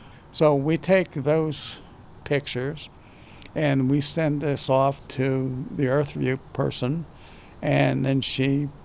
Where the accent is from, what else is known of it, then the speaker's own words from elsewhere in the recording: Masontown, Pennsylvania, United States; I have grown up on the Mon. I'm originally from Masontown, went away for 20 years in the Navy. We managed to come back.